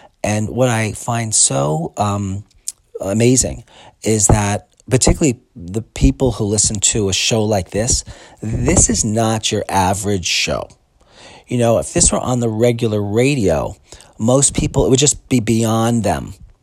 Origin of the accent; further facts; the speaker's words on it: Brooklyn, New York, United States; I grew up in Brooklyn, so I was ready to go.